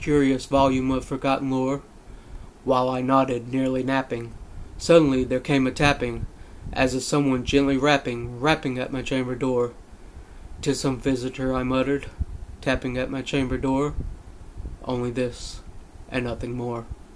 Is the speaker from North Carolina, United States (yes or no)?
yes; North Carolina, United States; Where are you from? I'm from North Carolina.